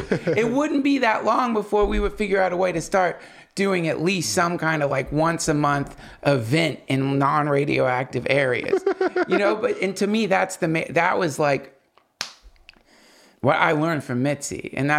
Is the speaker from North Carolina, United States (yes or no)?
yes; North Carolina, United States; also born or lived in St. Simons, Georgia; I'm from North Carolina, but I was born in Georgia.